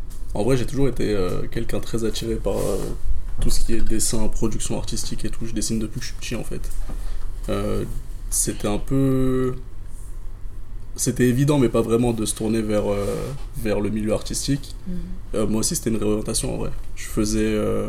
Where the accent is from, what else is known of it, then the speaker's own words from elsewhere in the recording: La Courneuve, Île-de-France, France; je suis originaire de La Courneuve. J'ai passé toute mon enfance à La Courneuve.